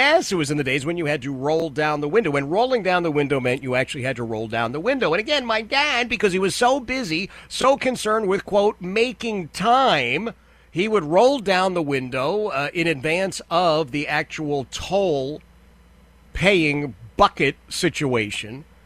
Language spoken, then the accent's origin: English; Philadelphia, Pennsylvania, United States; Well, I grew up in Philadelphia, as you know.